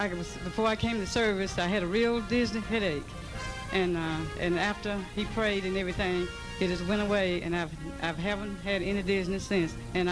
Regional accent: Washington, District of Columbia, United States; born and raised in Washington, D.C.

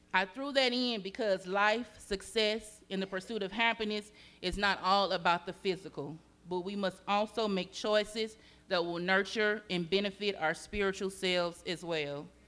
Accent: West Virginia, United States; born there; I was born in West Virginia, and my grandmother, before she would testify in church, she would always stand up and say

